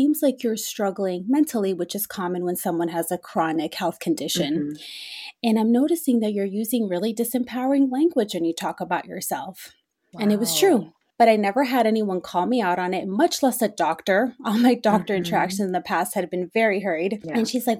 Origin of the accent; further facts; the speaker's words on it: Queens, New York, United States; I was born and raised in Queens, Jackson Heights, Elmhurst area. And if anyone is familiar with that, those neighborhoods, they are very big immigrant populations there. My family came from Colombia